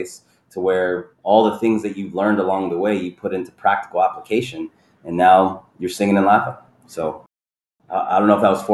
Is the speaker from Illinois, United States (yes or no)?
no; Los Angeles, California, United States; also born or lived in Arizona; I would claim that I'm from Arizona. I grew up in Los Angeles, went out to Arizona during the LA riots time just to escape, you know, inner city turmoil.